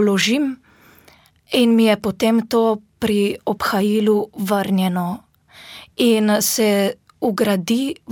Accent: Ilirska Bistrica, Littoral–Inner Carniola, Slovenia; glede na to, da prihajam iz Ilirske Bistrice

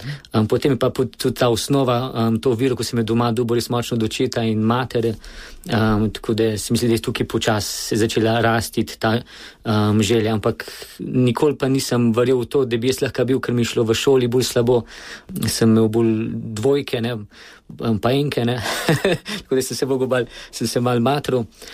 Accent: Zagorje ob Savi, Central Sava, Slovenia; Ja, v Zagorju sem kot k veruki, k mašu, v šoli. Sicer sem doma iz župnije iz Vasirove, uh-huh. ampak to je nekaj 5 km dajena iz Zagorja. Ampak vse je pa v župniji Zagorje

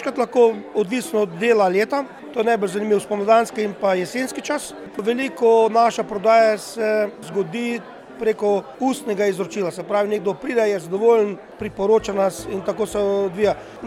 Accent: Southeast Slovenia, Slovenia; Sigurno sem ponosen na to, da sem Belokranjec

